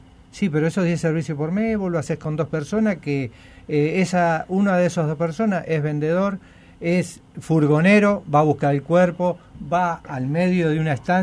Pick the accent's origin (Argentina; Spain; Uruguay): Uruguay; Montevideo; Yo de Montevideo también.